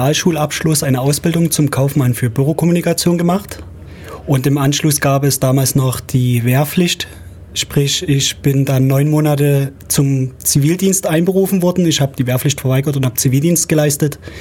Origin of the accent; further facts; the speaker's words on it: Chemnitz, Saxony, Germany; born there; now in Ulm, Germany; Also wie man es vielleicht hört, ich komme gebürtig aus Chemnitz, bin jetzt seit September 2010 hier in Ulm.